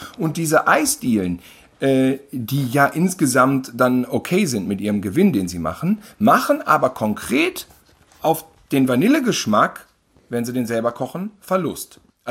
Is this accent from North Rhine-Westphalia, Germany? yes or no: yes; Cologne, North Rhine-Westphalia, Germany; ich komme aus Köln, bin manchmal hier bei meinen Eltern